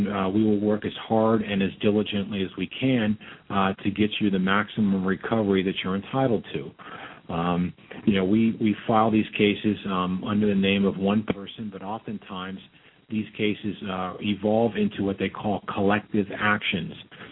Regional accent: Florida, United States; I grew up here in South Florida. You know, this is what I call home.

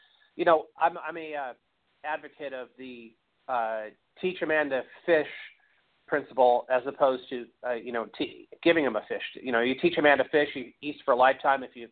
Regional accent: California, United States; born and raised in California, we don't have any traditions, any rich history at all here.

